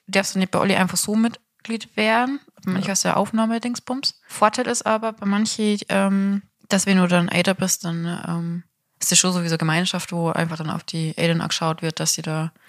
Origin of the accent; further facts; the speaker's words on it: Bavaria, Germany; bei uns in Bayern sagt man ja Fasching.